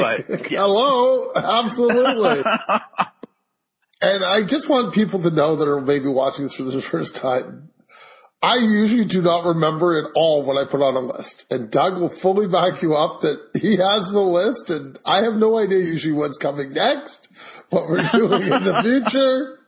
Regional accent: Canada; I'm a Canadian, so I'm polite to everybody.

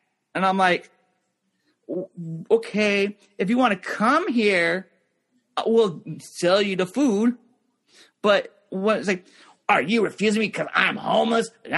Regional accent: Canada; I'm Canadian.

